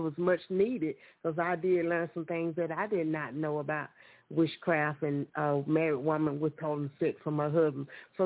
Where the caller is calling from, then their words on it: Brookhaven, Mississippi, United States; I'm from Brookhaven, Mississippi. I was just so excited to get on. … from Brookhaven, Mississippi.